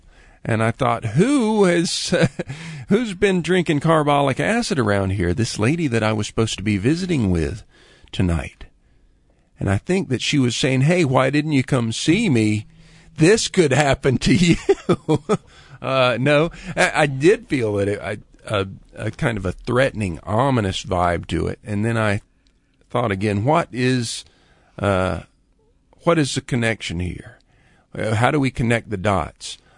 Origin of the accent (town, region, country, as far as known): Lakeland, Florida, United States; born or raised there